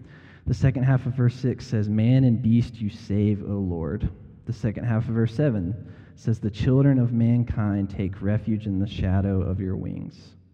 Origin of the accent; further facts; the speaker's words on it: the Carolinas, United States; I'm from the Carolinas. We have the Blue Ridge Mountains, and in the fall, they're gorgeous.